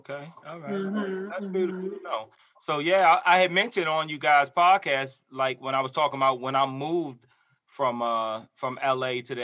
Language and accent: English; New York City, New York, United States; also born or lived in Baltimore / Los Angeles; I'm originally from New York. I lived in Baltimore and I lived in L.A.